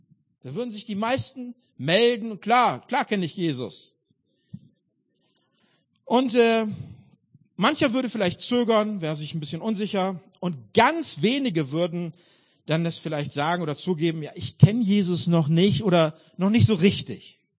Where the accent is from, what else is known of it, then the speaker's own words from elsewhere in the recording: North Rhine-Westphalia, Germany; es gab nur eine Gemeinde damals im Ruhrpott, wo ich groß geworden bin